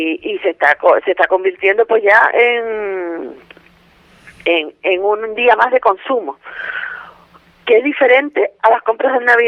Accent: Canary Islands, Spain; nos quedamos como pueblo canario en este caso, sin señas de identidad

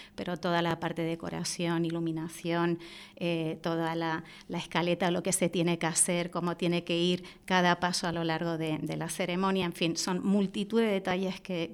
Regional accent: Canary Islands, Spain; Yo, bueno, nací en Tenerife, me crié en Tenerife, soy chicharrera, como dirían, de importación, porque mis padres no son canarios.

